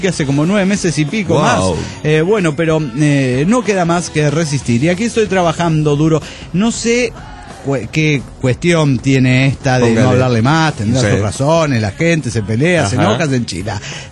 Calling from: Melchor Ocampo, State of Mexico, Mexico; Un abrazo grande para el conejo feo desde Melchor Ocampo ahí en Estado de México.

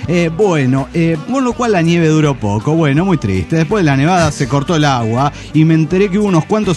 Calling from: Guadalajara, Jalisco, Mexico; de Guadalajara, Jalisco, México.

